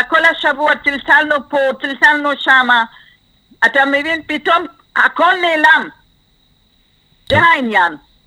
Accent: Germany; Hebrew is a second language; now in Ra'anana, Israel; אני מגרמניה.

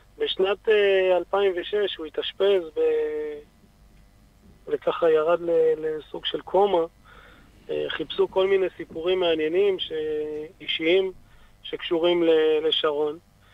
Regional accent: Shtula, Northern District, Israel; born there; אי שם בשנת 81, שנולדתי. נולדתי במושב שטולה, בגבול הצפון. מושב של חקלאים, וממש גם נמצא שם על גבול הצפון.

